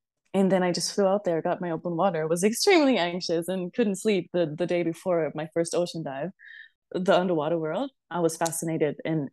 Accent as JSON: {"language": "English", "country": "Germany", "tie": "born or raised there", "said": "I grew up in Germany in a very, the German kind of mindset and environment"}